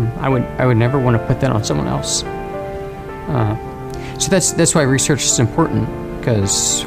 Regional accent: Carmel, Indiana, United States; born and raised in Carmel, Indiana.

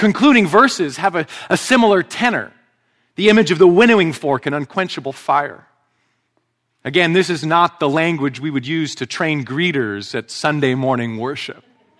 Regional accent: Vancouver, British Columbia, Canada; The Elba Room Cafe was something of an institution in my hometown of Vancouver.

